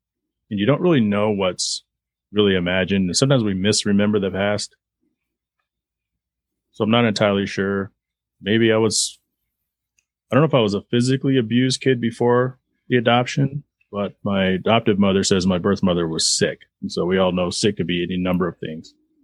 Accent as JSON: {"language": "English", "town": "Garland", "region": "Texas", "country": "United States", "tie": "born or raised there", "said": "growing up in Garland, Texas, our closest relative was 1,200 miles away."}